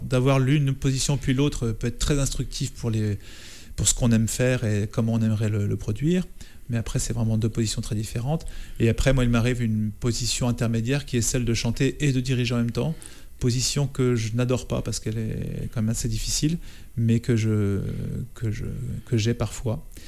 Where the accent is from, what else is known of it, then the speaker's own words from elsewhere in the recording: Saint-Sulpice, Nouvelle-Aquitaine, France; also born or lived in Paris; Je suis né à Paris, hein, comme trop de gens. mais je suis venu m'installer dès l'âge de mes 4 ans à Saint-Sulpice, donc je me considère comme charentais.